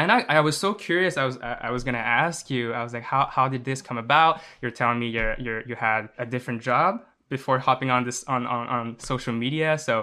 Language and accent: English; Montreal, Quebec, Canada; I'm from Montreal, Canada.